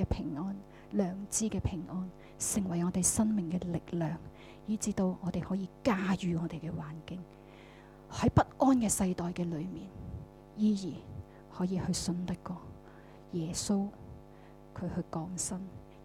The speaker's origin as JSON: {"language": "Cantonese", "country": "China", "said": "我们经常我们中国人有句说话是说什么？"}